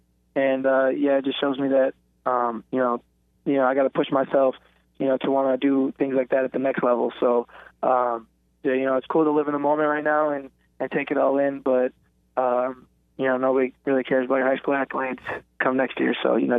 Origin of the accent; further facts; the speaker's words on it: Wisconsin, United States; Yeah, you know, growing up in Wisconsin, my favorite team was definitely Madison, UW